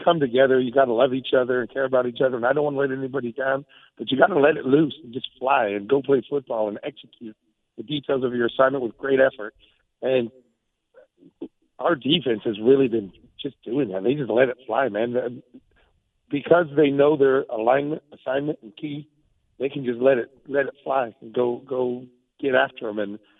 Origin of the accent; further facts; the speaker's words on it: Lindsay, California, United States; I came from Lindsay, and I hated Strathmore with a passion.